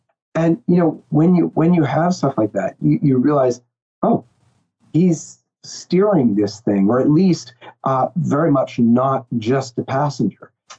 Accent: Canada; I'm a Canadian, so maybe I'm a little bit more reserved.

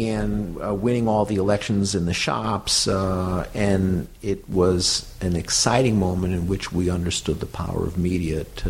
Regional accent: Port Chester, New York, United States; now in New York City, United States; Or I grew up in Portchester, New York, which is 20 miles north of here. Mm-hmm. But I've been living within a block of the firehouse since 1968, so that's a long time.

